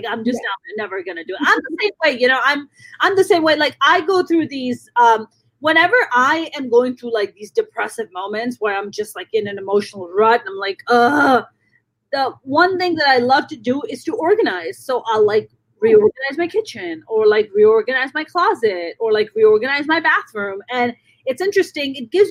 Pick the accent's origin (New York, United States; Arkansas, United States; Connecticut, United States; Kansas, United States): New York, United States; when I used to work in finance when I was in New York, when I grew up in New York, I used to work on the trading floor.